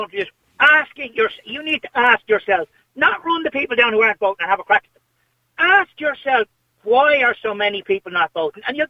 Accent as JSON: {"language": "English", "country": "Ireland", "said": "I'm actually not proud of being Irish anymore because of the way our country is ran by fools."}